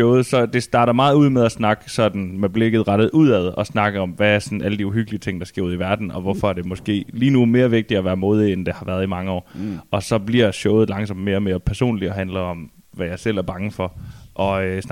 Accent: West Jutland, Denmark; hjemme i Vestjylland, hvor jeg kommer

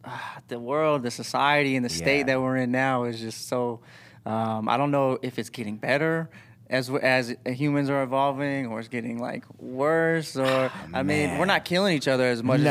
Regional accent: United States; Like, we grew up in America, so we're trained for it.

